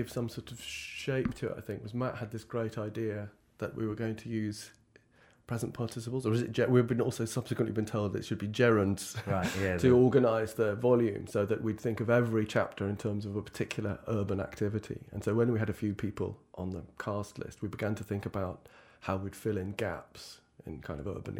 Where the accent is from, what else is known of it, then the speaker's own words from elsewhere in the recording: Liverpool, North West England, United Kingdom; now in London, United Kingdom; My parents come from Liverpool, so I grew up just outside Liverpool. So I'm a kind of born again Londoner. I moved to London about 10 years ago. First in Spitalfields, and now in Smithfield. So it's very inner city.